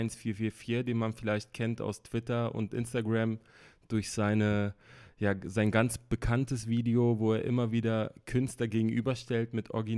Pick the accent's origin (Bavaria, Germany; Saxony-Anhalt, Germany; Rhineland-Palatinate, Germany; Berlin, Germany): Berlin, Germany; Ich komme aus Berlin-Kreuzberg, deswegen heißt die EP auch so.